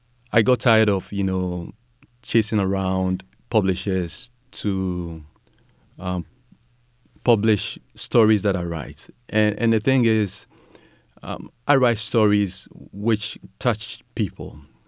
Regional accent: Ghana; now in United States; I'm originally from Ghana in West Africa

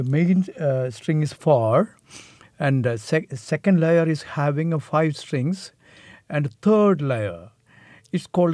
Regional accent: South India, India; English is a second language; I'm with Indian classical music. So I was a South Indian musician. I started with the South Indian percussion and South Indian vocal.

